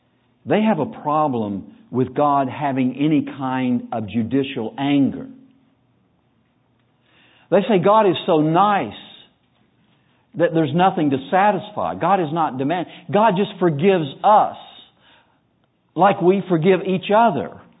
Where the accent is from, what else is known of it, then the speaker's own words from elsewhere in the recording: North Carolina, United States; Now, I grew up in North Carolina, and I know where I'm at.